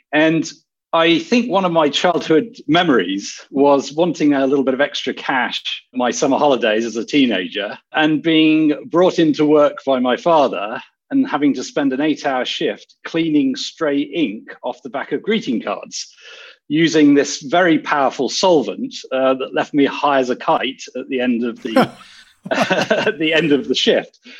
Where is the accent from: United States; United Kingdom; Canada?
United Kingdom; Oxford, South East England; I grew up in the Oxford area, and although I came from a privileged family, my father actually ran a commercial printing company in Abingdon.